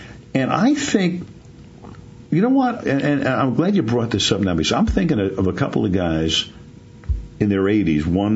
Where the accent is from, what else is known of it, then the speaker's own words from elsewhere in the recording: New York, United States; But, I had growing up in New York, loving sports, listening to all these guys.